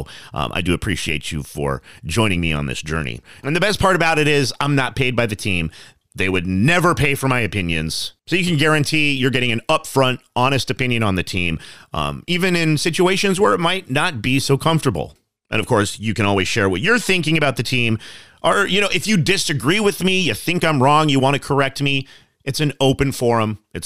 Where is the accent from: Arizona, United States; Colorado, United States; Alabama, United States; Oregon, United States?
Colorado, United States; now in Washington, United States; I am from Colorado. However, I no longer live in Colorado, currently living in Washington State.